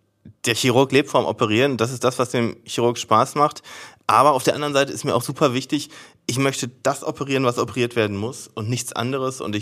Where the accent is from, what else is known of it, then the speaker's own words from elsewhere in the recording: Dortmund, North Rhine-Westphalia, Germany; 48, also 10 Jahre drüber. Wo komm ich her? Also letztlich bin ich in Dortmunder Osten groß geworden, zur Schule gegangen